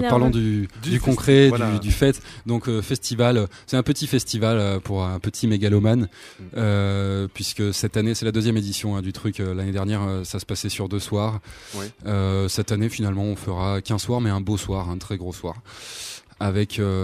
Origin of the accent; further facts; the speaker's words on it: Les Deux Alpes, Auvergne-Rhône-Alpes, France; un concert qu'on avait fait chez moi, aux Deux Alpes, dans une grande salle